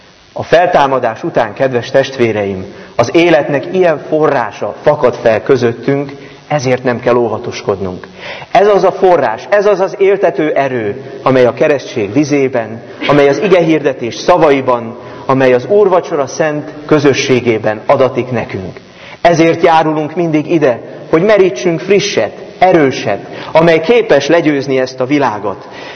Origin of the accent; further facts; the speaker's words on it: Réde, Komárom-Esztergom, Hungary; én Rédéről származom, ez Dunántúlon